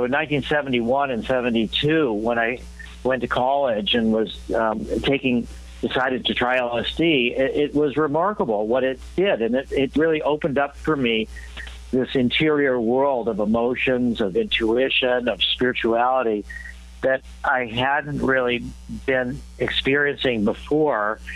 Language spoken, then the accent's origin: English; United States; And then growing up in America during the Cuban Missile Crisis and the whole idea of, you know, kids in school being taught to duck under their desks and cover in case there was a nuclear explosion